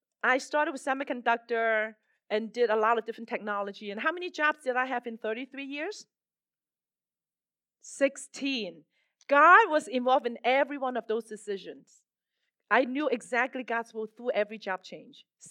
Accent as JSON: {"language": "English", "country": "Hong Kong", "tie": "born or raised there", "said": "I was born in Hong Kong, came from Hong Kong."}